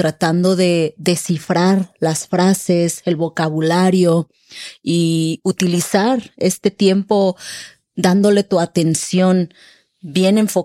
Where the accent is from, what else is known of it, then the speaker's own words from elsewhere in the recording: Colima, Mexico; y yo soy de Colima, de la costa del Pacífico.